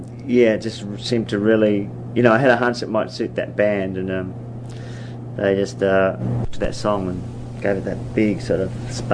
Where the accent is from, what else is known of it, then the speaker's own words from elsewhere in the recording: Adelaide, South Australia, Australia; I was going to folk clubs in my hometown of Adelaide in 74, so that music was around.